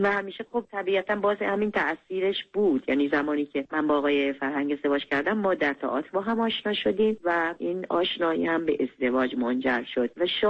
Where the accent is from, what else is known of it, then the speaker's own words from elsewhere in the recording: Iran; moved away as an adult; صحنه آخری که گرفته شد من از ایران اومدم بیرون.